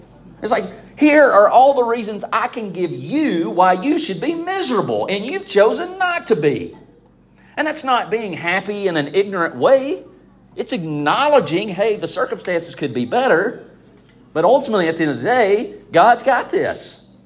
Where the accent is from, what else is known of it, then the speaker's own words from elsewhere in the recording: Alabama, United States; I have to factor in that I'm from North Alabama, that I grew up Church of Christ, that I went to the local county school